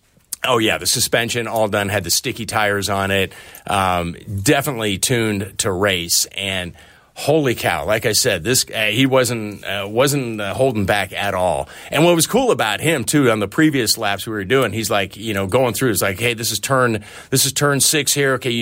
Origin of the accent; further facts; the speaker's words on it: California, United States; Cause I grew up in the Bay Area, familiar with the track